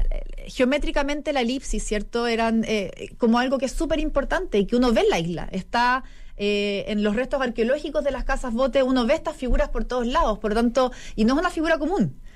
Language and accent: Spanish; Santiago, Santiago Metropolitan Region, Chile; uno piensa en Rapa Nui siendo santiaguino